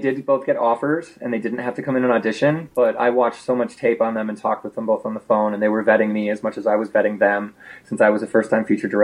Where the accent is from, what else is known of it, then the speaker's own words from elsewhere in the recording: Chicago, Illinois, United States; I got to go back to my hometown of Chicago to make my first film.